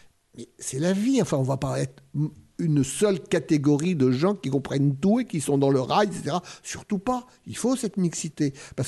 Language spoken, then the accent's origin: French; Cambrai, Hauts-de-France, France; il m'arrive de retourner dans le Nord, dont je suis originaire, dans la région de Cambrai, le pays des bêtises